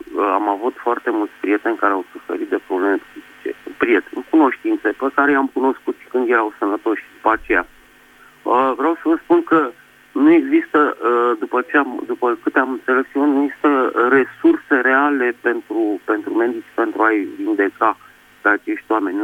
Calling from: Bucharest, Romania; din București.

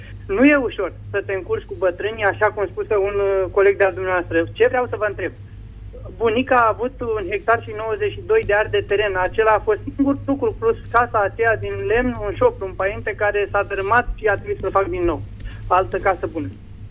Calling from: Dolj, Romania; din Dolj și apreciez foarte mult lucrarea

